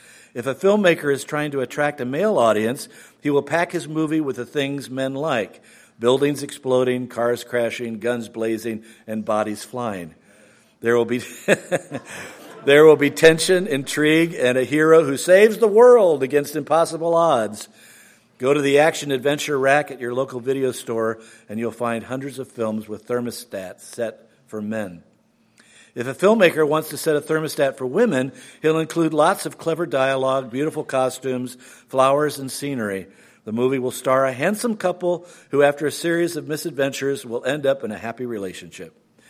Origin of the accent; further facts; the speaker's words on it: Houston, Texas, United States; I grew up in Houston, Texas.